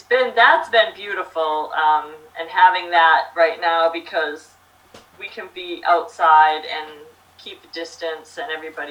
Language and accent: English; New Hampshire, United States; now in Florida, United States; I'm originally from New Hampshire.